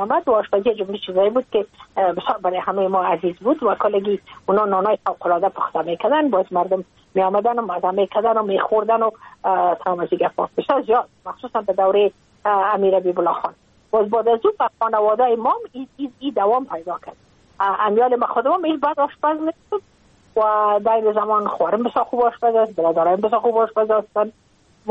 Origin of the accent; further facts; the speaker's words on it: Afghanistan; من در افغان استم، من مربوط افغانستان استم،